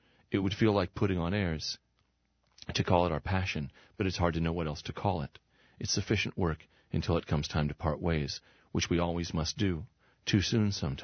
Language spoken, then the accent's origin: English; California, United States; Unlike me, I grew up in Southern California.